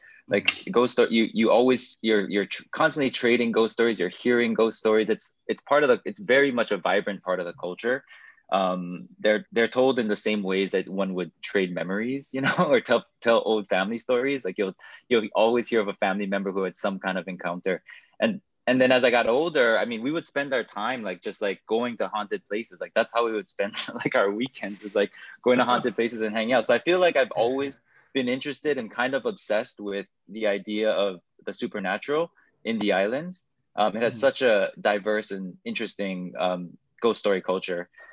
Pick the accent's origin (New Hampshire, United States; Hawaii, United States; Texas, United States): Hawaii, United States; honest to my experience of growing up born and raised in Hawaii.